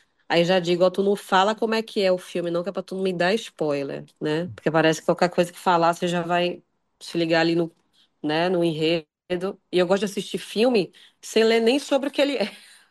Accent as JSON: {"language": "Portuguese", "town": "Feira de Santana", "region": "Bahia", "country": "Brazil", "said": "Eu sou de Feira, né, que é uma cidade ali de muito fluxo de passagem, né?"}